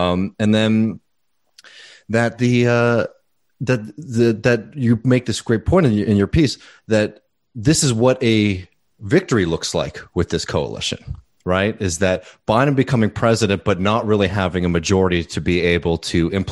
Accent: Texas, United States; In, you know, my home state of Texas, you see this similar trend too, right?

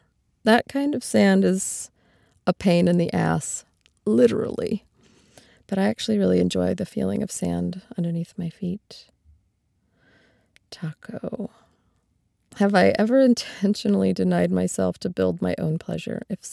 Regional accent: Hawaii, United States; also born or lived in Alaska / Oregon / California / Nevada; Well, I grew up in Hawaii, and I've lived many places. I've lived in Alaska and Oregon, California, Nevada, Colorado, Virginia, Michigan, South Carolina. So I'm kind of just, I've moved a lot. I'm from kind of all over.

